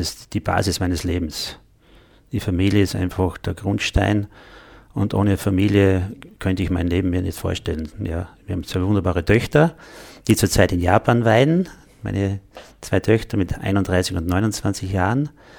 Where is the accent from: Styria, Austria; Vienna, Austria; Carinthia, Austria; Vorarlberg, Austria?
Styria, Austria; Ich bin ein Steirer, man hört es vielleicht an der Sprache.